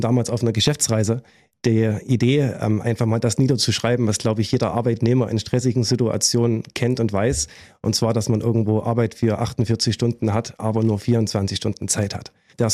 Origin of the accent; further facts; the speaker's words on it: Schneeberg, Saxony, Germany; Oder auch bei uns in Schneeberg im Heimatort